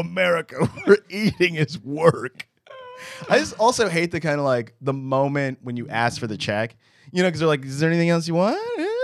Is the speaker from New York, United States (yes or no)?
yes; New York, United States; I am a New Yorker, so I resent other people's happiness.